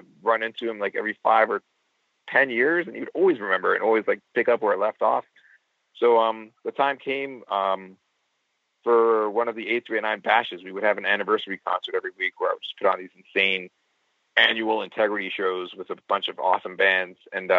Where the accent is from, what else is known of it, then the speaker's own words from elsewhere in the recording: Ontario, Canada; we stumbled upon a flyer for a … show that was happening in the East End of Toronto at the time, which is where I grew up outside of Toronto. But Toronto's where we would converge every weekend to buy stuff and hang out.